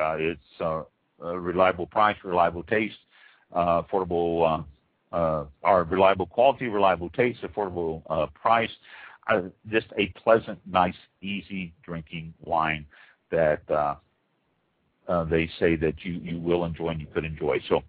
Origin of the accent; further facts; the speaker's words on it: United States; I speak acres because I'm American.